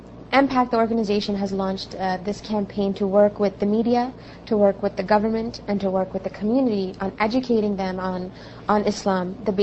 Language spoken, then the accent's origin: English; United States; yes, I'm a Muslim, I'm an American, and I'm a patriot.